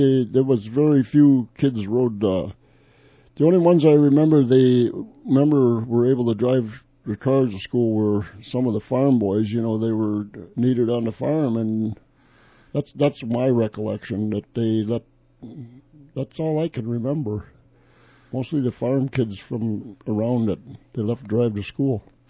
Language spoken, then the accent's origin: English; New Market, Minnesota, United States; I remember taking driver's training, like you said, I grew up in Newmarket, and New Prague would have, it was some of the regular school teachers from New Prague in the summertime, they'd come out to Newmarket and give us driver's training.